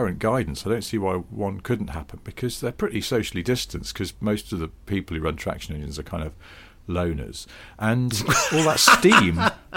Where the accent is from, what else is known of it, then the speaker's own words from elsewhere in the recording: North West England, United Kingdom; because I grew up in the Northwest and occasionally Fred Dibner would turn up to traction engine rallies.